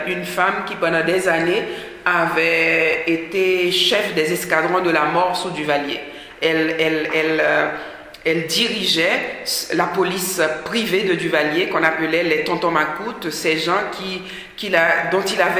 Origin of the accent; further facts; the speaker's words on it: Haiti; moved away; cette enfance en Haïti, parce que j'ai grandi en Haïti, quand je suis partie, je suis restée 20 ans sans retourner en Haïti.